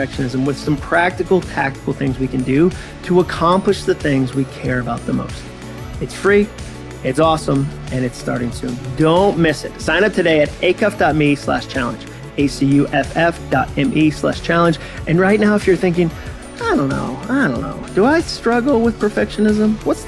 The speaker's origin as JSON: {"language": "English", "country": "Brazil", "said": "I'm from Brazil."}